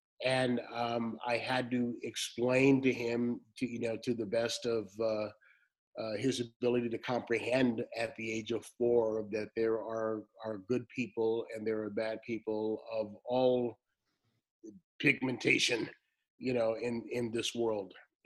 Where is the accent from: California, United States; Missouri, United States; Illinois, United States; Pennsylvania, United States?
California, United States; San Leandro; What the book details is my growing up in San Leandro, California, in the East Bay, right next door to Oakland